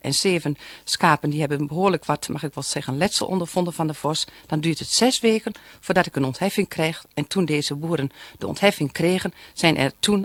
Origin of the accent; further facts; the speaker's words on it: Overijssel, Netherlands; Ik kom uit Overijssel. Ik heb daar te maken met heel veel mensen, boeren. Ik ben zelf ook boerin.